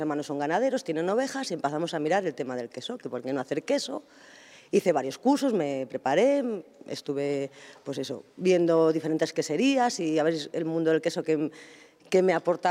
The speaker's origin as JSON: {"language": "Spanish", "region": "Castile and León", "country": "Spain", "said": "me fui a mi pueblo después de bueno, 2 años de preparación"}